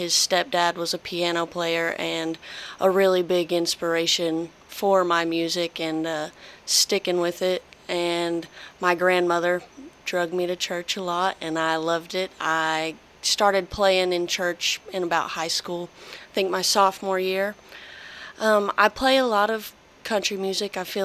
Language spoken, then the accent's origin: English; Vinita, Oklahoma, United States; I was born in Vinita, Oklahoma, and I've lived the majority of my life up in northeast Oklahoma, kind of a honey hole around Grand Lake with Cecil.